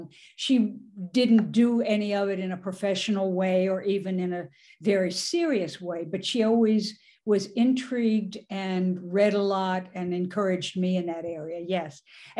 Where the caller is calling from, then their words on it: Kerrville, Texas, United States; Yeah, well, I'm in Kerrville